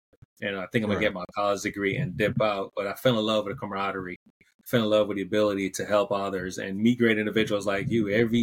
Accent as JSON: {"language": "English", "region": "Saint Elizabeth", "country": "Jamaica", "said": "So I come from St. Elizabeth, the Southwest region. St. Elizabeth, the area they call it breadbasket of Jamaica. Mostly known for grown produce."}